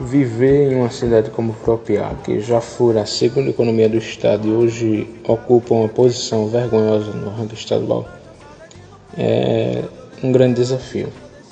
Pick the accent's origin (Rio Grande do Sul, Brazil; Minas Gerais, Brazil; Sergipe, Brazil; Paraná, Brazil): Sergipe, Brazil; Neópolis; Alguns falam do amor que sinto por Propriá, minha terra do coração, já que sou filho natural de Neópolis.